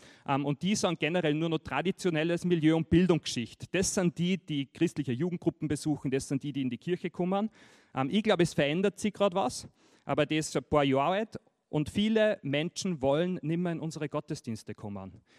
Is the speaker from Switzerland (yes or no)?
no; Austria; bei uns in Österreich, merkt man auch schon langsam